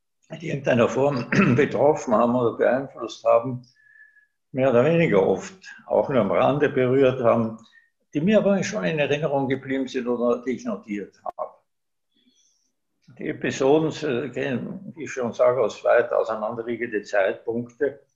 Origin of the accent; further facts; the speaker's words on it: Baden, Lower Austria, Austria; also born or lived in Argentina; in meiner Heimatstadt Baden bei Wien, auch in Wien selbst, wo ich ja mein Leben lang berufstätig war, in Pongau, auch in meiner zweiten Heimat Salzburg